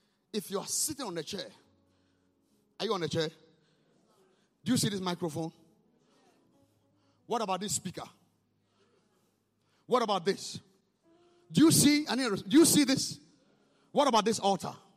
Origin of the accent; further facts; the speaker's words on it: Ghana; It's not because I'm a Ghanaian. Of course, I wish it was Ghana